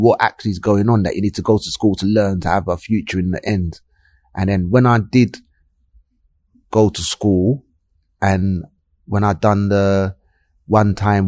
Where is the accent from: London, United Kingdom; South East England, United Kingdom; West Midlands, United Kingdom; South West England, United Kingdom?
London, United Kingdom; Well, I grew up in South London, Clapham.